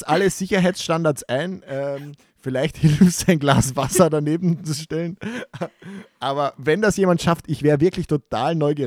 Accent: Austria; was man bei uns in Österreich Eurofighter nennt

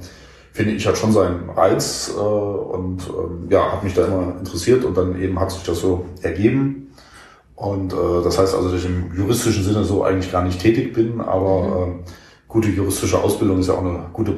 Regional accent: Kassel, Hesse, Germany; Nee, ich bin gebürtiger Kasselener, wie man so schön sagt.

